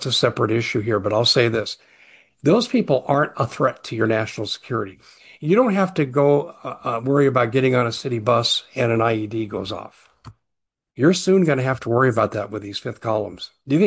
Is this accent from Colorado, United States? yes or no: yes; Aurora, Colorado, United States; And I got family in Colorado. I grew up in Aurora.